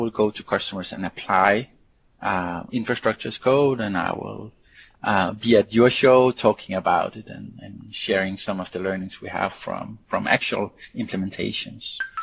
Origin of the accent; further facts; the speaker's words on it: Copenhagen, Capital Region of Denmark, Denmark; I visit the Netherlands a lot, but I am from Copenhagen, Denmark.